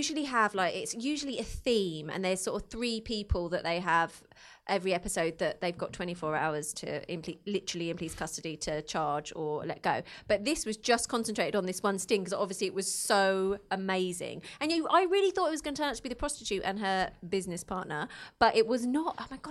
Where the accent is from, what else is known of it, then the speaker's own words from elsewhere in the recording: Luton, East of England, United Kingdom; Not only is this based in my hometown of Luton, Bedfordshire.